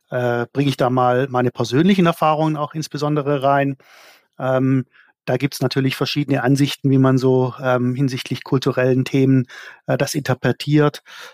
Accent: South Africa; moved away as an adult; now in Germany; Ja, ich bin in Südafrika aufgewachsen, in den 70er und 80er Jahren. Bin dann nach Deutschland gekommen zum Studieren

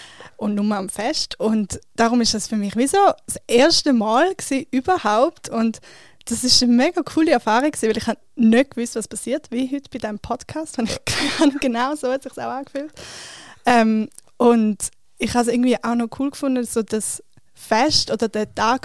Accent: Eastern Switzerland, Switzerland; accent: Eastern Swiss; Also ich bin in der Ostschweiz geboren und groß geworden.

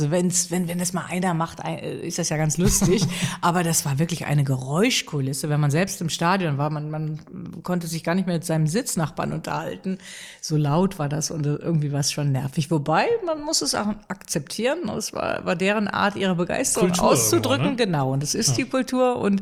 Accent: Rhineland, Germany; Ich als Rheinländerin müsste jetzt Köln sagen.

